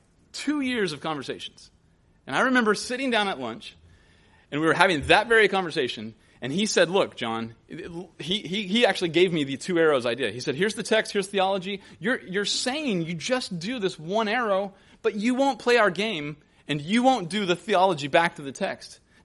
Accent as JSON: {"language": "English", "region": "Bible Belt", "country": "United States", "tie": "born or raised there", "said": "And I grew up in the Bible Belt, professed to be a Christian"}